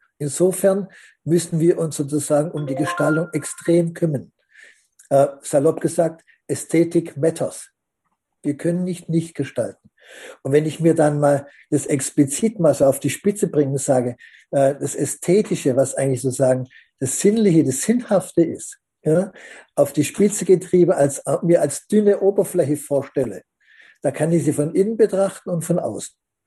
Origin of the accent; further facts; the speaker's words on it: Swabia, Germany; moved away as an adult; Ich bin als Schwabe Anfang der 90er hier nach Cottbus gekommen